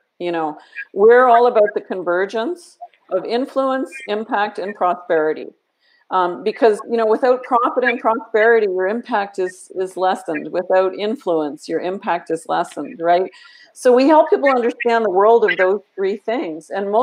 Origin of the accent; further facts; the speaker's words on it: Canada; I'm Canadian, so we say it both ways.